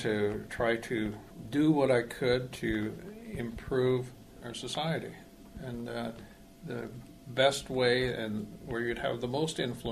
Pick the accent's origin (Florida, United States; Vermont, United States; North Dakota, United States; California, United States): North Dakota, United States; now in Nome, United States; I was born and raised in North Dakota, and I grew up on a farm in south central North Dakota.